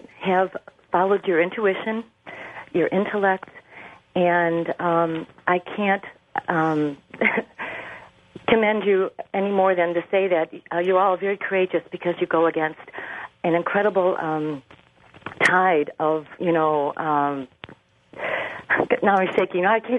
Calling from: North Carolina, United States; North Carolina.

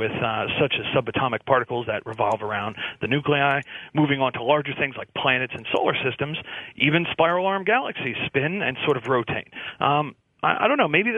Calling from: Pennsylvania, United States; I'm calling from Pennsylvania.

